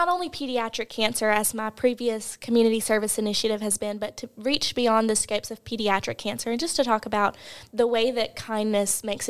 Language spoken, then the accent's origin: English; Goodwater, Alabama, United States; I grew up in the Rockford/Goodwater area. I grew up coming to the Bluebell Creameries and the libraries across the street.